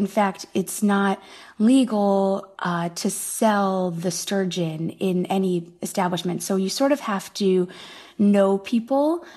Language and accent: English; Midwest, United States; I grew up in the Midwest, and I had heard about the sturgeon spearing season on Lake Winnebago